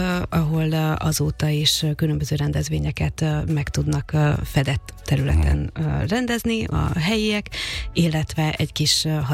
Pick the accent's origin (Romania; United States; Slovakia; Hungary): Hungary; Budapest; Budapestiként találkoztam ezzel a lehetőséggel, és hát a budapesti kulturális életben jelen voltam